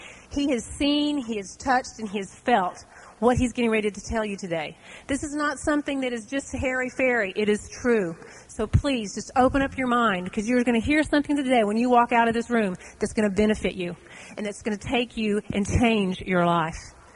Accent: Dallas, Texas, United States; Texas, my home state. I'm from Dallas.

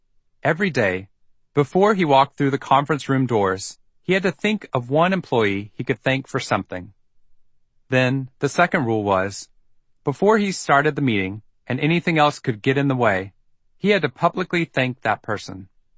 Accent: Waco, Texas, United States; I was coming to the tail end of my 90 hours of volunteer firefighting training in my hometown of Waco, Texas.

